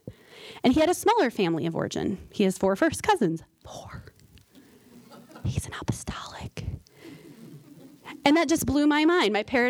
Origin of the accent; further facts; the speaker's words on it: Leicester, Iowa, United States; Born and raised in Leicester, Iowa, so our holidays have a separation of geography